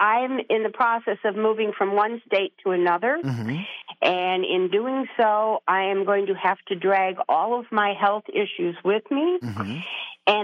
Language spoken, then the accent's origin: English; Dayton, Ohio, United States; now in Wisconsin; I'm coming from Dayton, Ohio.